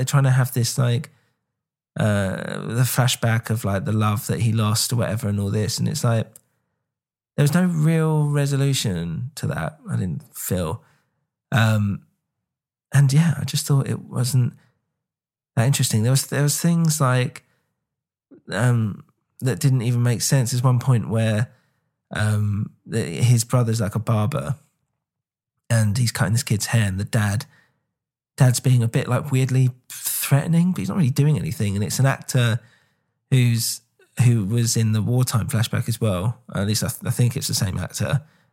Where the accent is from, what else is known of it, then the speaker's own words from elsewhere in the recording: England, United Kingdom; now in United States; especially if you live in America, obviously I'm English, but they're the enemy.